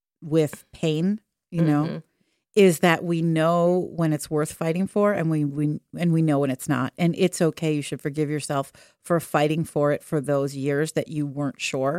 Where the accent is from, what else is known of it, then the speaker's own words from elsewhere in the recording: Philadelphia, Pennsylvania, United States; Education in Philadelphia, my hometown.